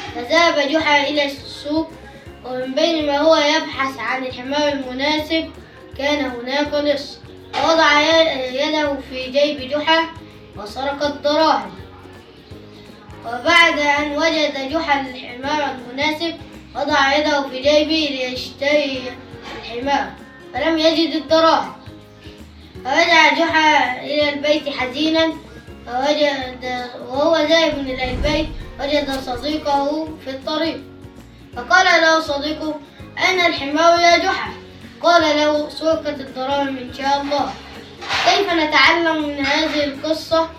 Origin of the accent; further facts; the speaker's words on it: Giza, Giza Governorate, Egypt; من الجيزه.